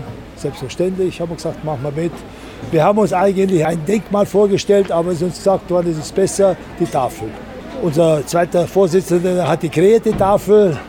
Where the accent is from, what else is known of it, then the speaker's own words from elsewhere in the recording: Neurath, North Rhine-Westphalia, Germany; born there; Mein Geburtsort. Hier habe ich geheiratet, hier bin ich getauft worden, hier sind meine Kinder geboren und getauft worden. Also für mich ist Neuerath Gänsehautgefühl.